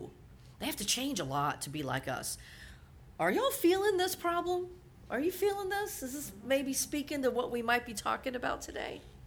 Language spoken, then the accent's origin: English; Louisiana, United States; I came from Southern Louisiana where I was Roman Catholic.